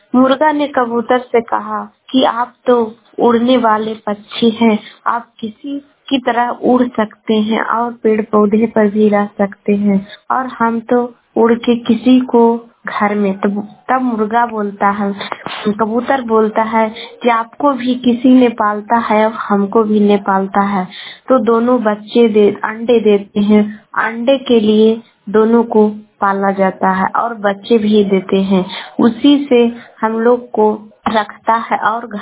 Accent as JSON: {"language": "Hindi", "region": "Bihar", "country": "India"}